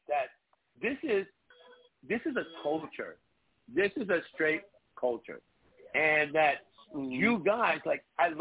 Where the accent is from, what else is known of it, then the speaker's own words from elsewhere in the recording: New York, United States; I'm doing a house show. I'm from New York. So I'm gonna do the house thing.